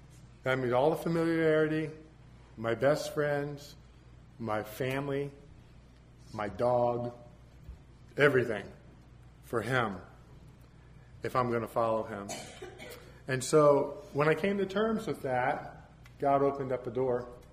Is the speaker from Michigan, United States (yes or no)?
no; Florida, United States; moved away as an adult; now in California, United States; I had to leave my family, my friends, my home state. And three times I went back to Florida trying to end up there